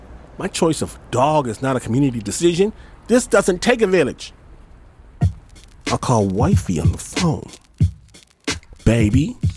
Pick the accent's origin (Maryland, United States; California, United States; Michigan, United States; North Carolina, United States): Michigan, United States; Detroit; we sent our beatmaster, Pat Mesiti Miller, to my hometown, Detroit, Michigan